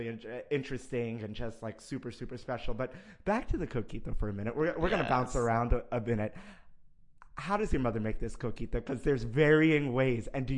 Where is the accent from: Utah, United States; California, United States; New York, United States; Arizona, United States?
New York, United States; Brooklyn; I'm from Brooklyn, because I'm born and raised in Brooklyn.